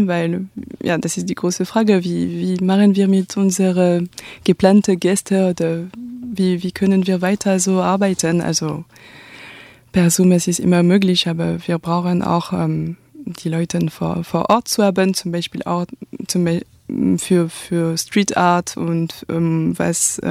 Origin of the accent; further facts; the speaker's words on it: Nantes, Pays de la Loire, France; German is a second language; moved away; also born or lived in Les Sables d'Olonne / Paris; Ich bin in Nantes geboren, also neben der Bretagne in Pays de la Loire. Da war ich als Kind und später war ich in Les Sables d'Olonne und in Paris. Ganz lang, da habe ich auch studiert.